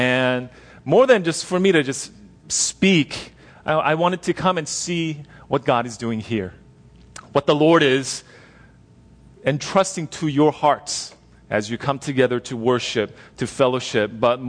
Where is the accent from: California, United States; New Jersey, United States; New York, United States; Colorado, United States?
California, United States; La Crescenta; And, you know, I grew up in La Crescenta. That's my hometown. Went to Rosemont and CV over there.